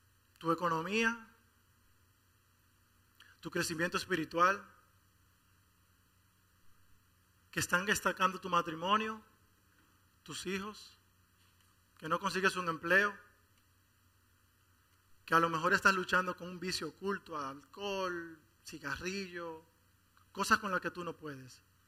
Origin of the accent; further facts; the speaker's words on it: Dominican Republic; yo lucho, yo soy dominicano